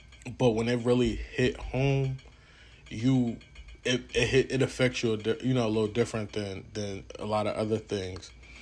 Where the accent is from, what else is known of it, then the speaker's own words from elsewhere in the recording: Asbury Park, New Jersey, United States; If you know me, I'm from one square mile. I'm from Asbury Park, New Jersey.